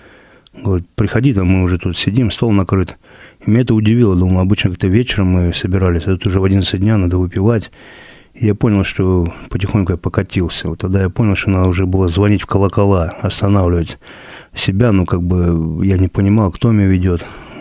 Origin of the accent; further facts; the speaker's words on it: Rylsk, Kursk Oblast, Russia; Это Курская область, город Рыльск такой был. Ну, это все в одной Курской области, как и сейчас я живу.